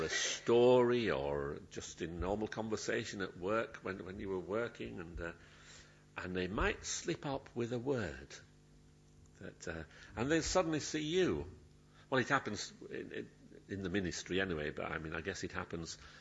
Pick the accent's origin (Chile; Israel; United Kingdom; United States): United Kingdom; Yorkshire and the Humber; I'm actually, and you know this, I've said it before, I'm a Yorkshireman.